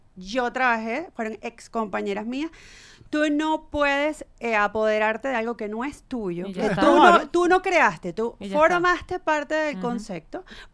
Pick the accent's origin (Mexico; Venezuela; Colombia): Venezuela; Nosotras nunca nos fuimos de Venezuela, pertenecemos a Venezuela, trabajamos por Venezuela y llevamos a Venezuela en alto.